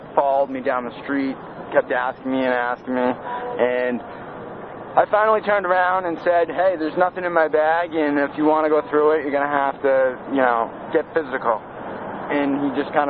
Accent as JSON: {"language": "English", "region": "New Hampshire", "country": "United States", "said": "I'm from New Hampshire, though. That'd be a kicker."}